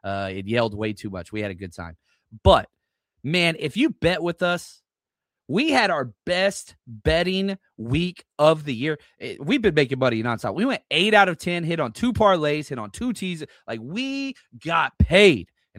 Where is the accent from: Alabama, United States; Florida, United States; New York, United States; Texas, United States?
Texas, United States; Dallas; And we're all from Texas. We all grew up in Dallas.